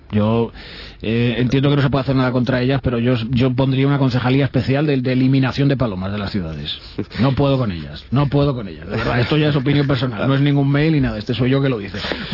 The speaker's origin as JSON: {"language": "Spanish", "town": "Palencia", "region": "Castile and León", "country": "Spain", "said": "Yo, por ejemplo, soy de Palencia, y Palencia es una provincia que yo no sé si llegará a los 150.000 habitantes, toda la provincia"}